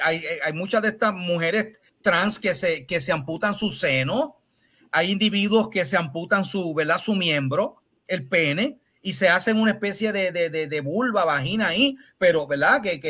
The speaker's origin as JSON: {"language": "Spanish", "town": "Ponce", "country": "Puerto Rico", "said": "Yo soy puertorriqueño, yo nací en Ponce"}